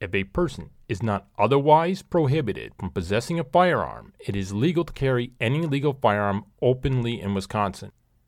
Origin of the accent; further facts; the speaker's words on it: Sweden; Little do they know, I'm from Sweden.